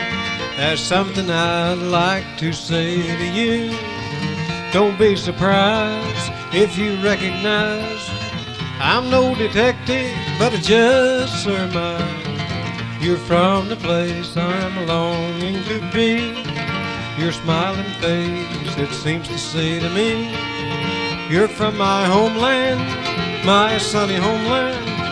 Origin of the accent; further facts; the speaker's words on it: Southern United States, United States; Are you from Dixie? I said from Dixie, 'cause I'm from Dixie too.